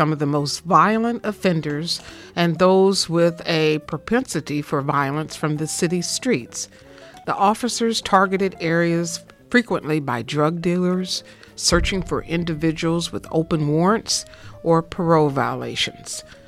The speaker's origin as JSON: {"language": "English", "town": "Indianapolis", "region": "Indiana", "country": "United States", "tie": "born or raised there", "said": "Since I grew up in Indianapolis and I go back frequently, I've noticed what neighborhoods I'm a little bit of afraid"}